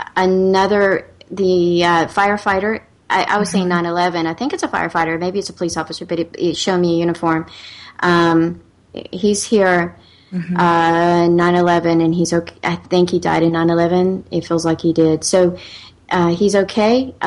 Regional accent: North Carolina, United States; Hey, y'all. I'm from North Carolina.

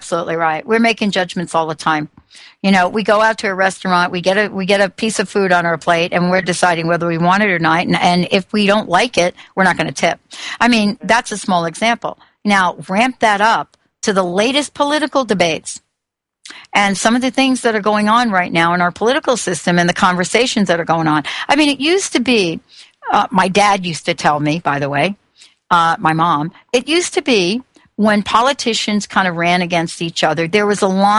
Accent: East Coast, United States; I grew up on the East Coast, certain perception about who we are.

